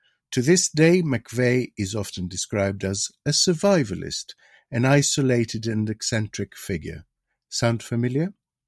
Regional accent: Greece; from my experience in my home country, in Greece

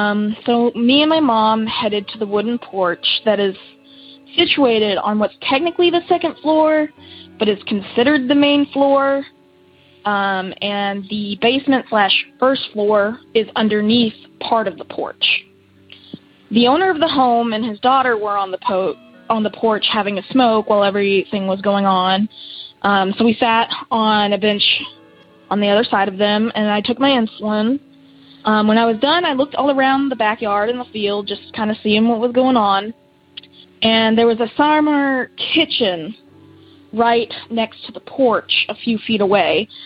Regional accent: Kentucky, United States; from Kentucky.

